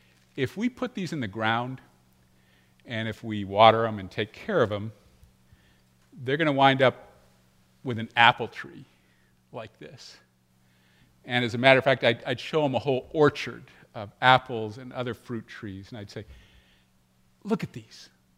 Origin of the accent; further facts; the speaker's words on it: Seattle, Washington, United States; born there; also born or lived in Alaska / Arizona / Texas / Toronto, California, United States; So I was born in the Pacific Northwest. That's known for its beauty. I mean, the skies, the bluest blue, are in Seattle.